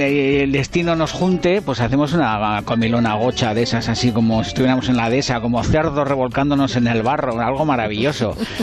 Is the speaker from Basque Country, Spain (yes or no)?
yes; Basque Country, Spain; Yo soy vasco, soy un tío de principios.